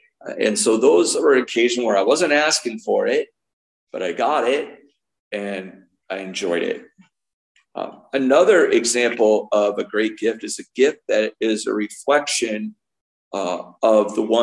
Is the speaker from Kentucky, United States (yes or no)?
no; New York, United States; I'm used to growing up in Central New York where, you know, we would have a foot on the ground by this time in north of Syracuse.